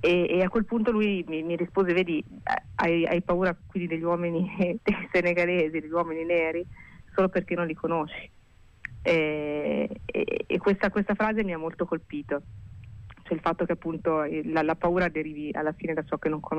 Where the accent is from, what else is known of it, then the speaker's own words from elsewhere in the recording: Carrara, Tuscany, Italy; andavo al mare con i miei genitori, a Marina di Carrara, perché sono di Carrara, negli anni 80.